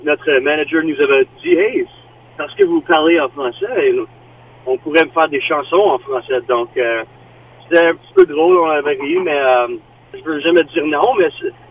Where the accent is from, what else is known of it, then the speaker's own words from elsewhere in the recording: Ottawa, Ontario, Canada; Non, nous sommes tous d'Ottawa et nous demeurons à Ottawa aussi.